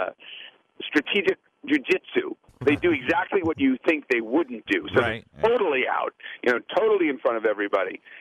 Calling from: Kansas, United States; No, in fact, I'm calling you from Kansas.

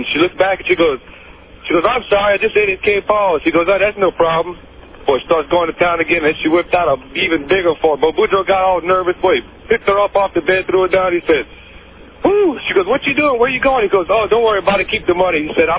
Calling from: Louisiana, United States; I'm calling from Louisiana.

